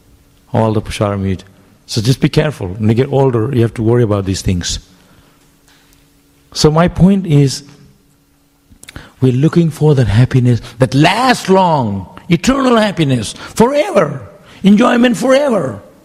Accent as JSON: {"language": "English", "region": "West Bengal", "country": "India", "tie": "born or raised there", "said": "I grew up in Bengal, and I always wanted to go to the temple because they give prasad."}